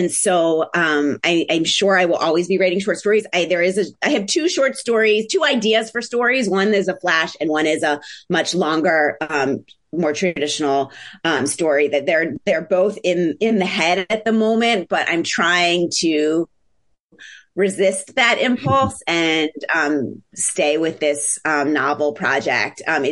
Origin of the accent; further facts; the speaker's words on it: Philadelphia, Pennsylvania, United States; I'm working on a novel that is actually set in my hometown of Philadelphia.